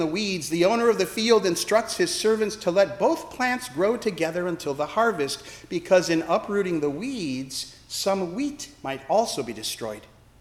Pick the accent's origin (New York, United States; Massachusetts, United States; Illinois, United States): Illinois, United States; Chicago; born there; I was born in Chicago. I'm a citizen.